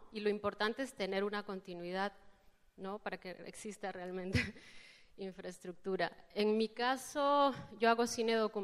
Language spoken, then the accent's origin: Spanish; Cusco, Peru; Eso yo sí lo siento como cusqueña, como la historia está contada desde muy pocos puntos de vista